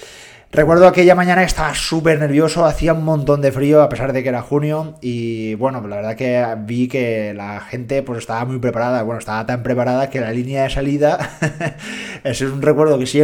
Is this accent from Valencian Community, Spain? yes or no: yes; Dénia, Valencian Community, Spain; Yo soy de Denia y Girona estará, creo que entre 4 horas o 5 horas de mi residencia.